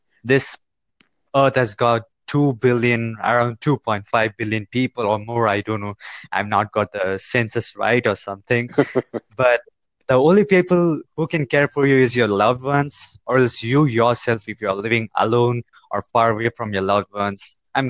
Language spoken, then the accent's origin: English; India; Well, I'm from India, by the way